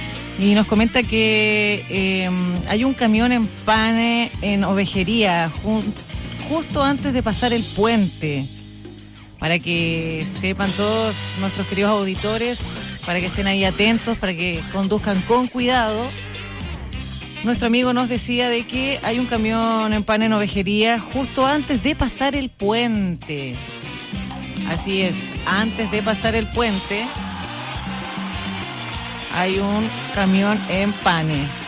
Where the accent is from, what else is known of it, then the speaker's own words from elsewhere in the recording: Chonchi, Los Lagos, Chile; porque no somos gente de nada, somos de Chonchi.